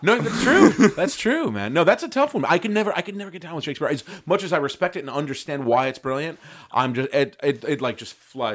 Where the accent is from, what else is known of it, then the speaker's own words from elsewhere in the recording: New York, United States; I'm from New York my whole life, so, you know, I like the culture every now and then.